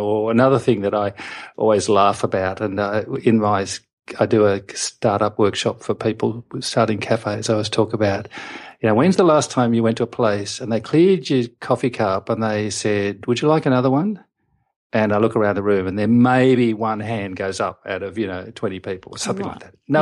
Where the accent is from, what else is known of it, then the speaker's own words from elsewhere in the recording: Sydney, New South Wales, Australia; And I said, oh, I'm from Sydney.